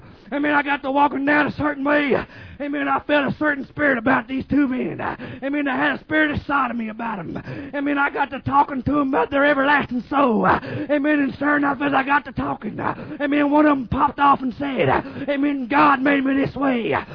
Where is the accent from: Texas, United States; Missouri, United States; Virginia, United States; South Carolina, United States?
Texas, United States; I'm from Texas, but that's where he is for us.